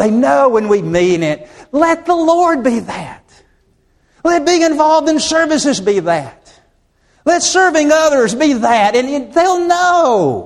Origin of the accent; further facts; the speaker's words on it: Birmingham, Alabama, United States; I'm born and raised in Birmingham, so some of you can tell some interesting stories.